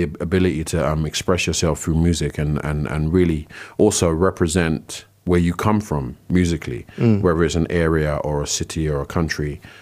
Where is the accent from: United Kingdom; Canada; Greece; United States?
United Kingdom; Brixton, London; Growing up in Brixton, that is very important.